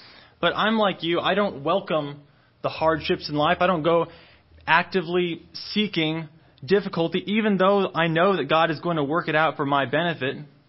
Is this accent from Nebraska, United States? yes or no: yes; Nebraska, United States; born there; I was born in Nebraska, and I got here as fast as I could because I do not like the cold.